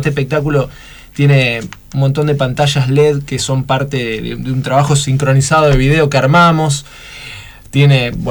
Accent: Capitán Bermúdez, Santa Fe, Argentina; tres somos de Capitán Bermúdez, que queda cerca de Rosario, una ciudad de allá

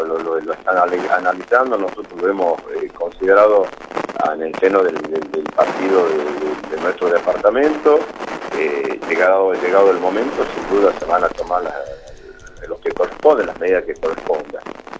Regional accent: Paclín, Catamarca, Argentina; somos, digamos, de Paclín.

